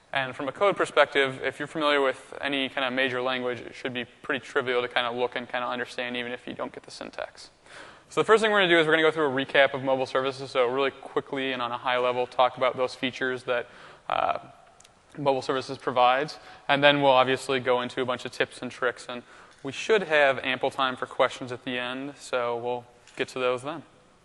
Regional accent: Michigan, United States; I grew up in Michigan. I currently live in Washington

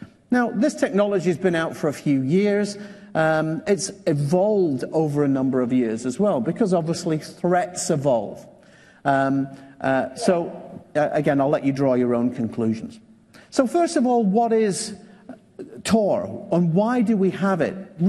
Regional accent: Scotland, United Kingdom; I'm from Scotland, or as some of you might know, it is north of the wall.

